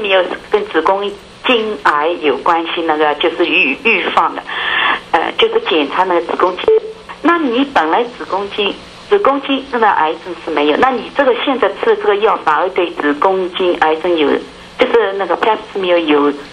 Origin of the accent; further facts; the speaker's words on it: Shanghai, China; 那意思，那我也是上海人啊